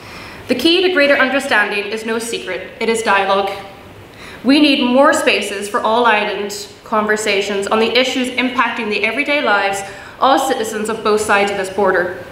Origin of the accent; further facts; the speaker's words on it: Northern Ireland, United Kingdom; born there; because I was born in Northern Ireland